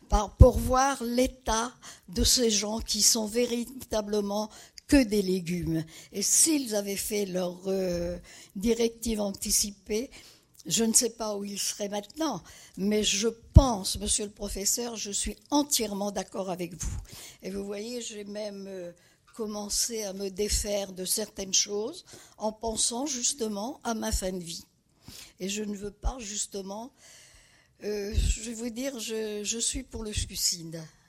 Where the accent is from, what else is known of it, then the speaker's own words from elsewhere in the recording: Nouvelle-Aquitaine, France; je suis de Poitevine... De souche.